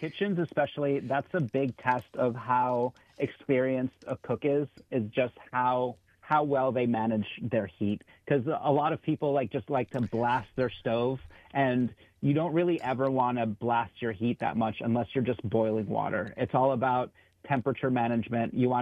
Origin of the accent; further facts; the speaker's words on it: Doha, Qatar; So growing up in Doha, bagels weren't super easily accessible.